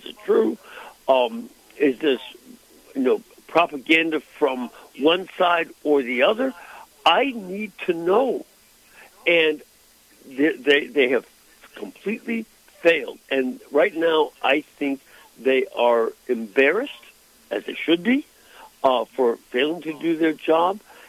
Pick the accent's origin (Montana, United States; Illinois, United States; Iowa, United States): Illinois, United States; Chicago; I'm from Chicago, and we had suspicions of dishonesty.